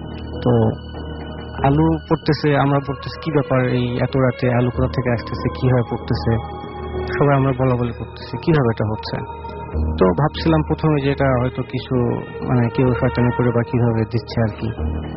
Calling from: Dhaka, Dhaka Division, Bangladesh; মোহাম্মদপুর থেকে আসছি।

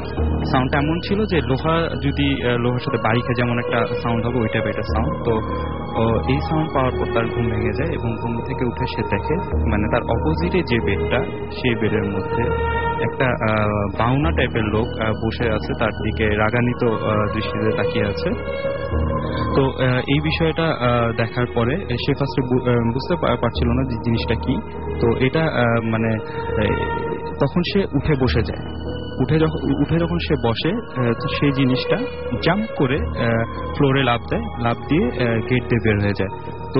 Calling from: Mirpur, Dhaka Division, Bangladesh; মিরপুর থেকে এসেছি।

